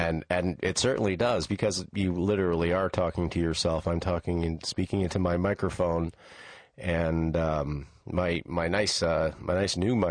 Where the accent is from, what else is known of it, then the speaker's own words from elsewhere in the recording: New England, United States; I'm from New England and we tend to not pronounce our R's.